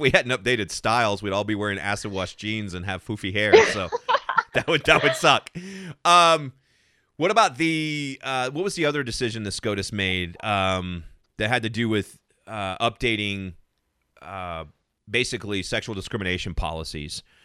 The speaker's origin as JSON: {"language": "English", "region": "Arizona", "country": "United States", "tie": "born or raised there", "said": "you can go to where I grew up in Arizona and watch people just walk across the border."}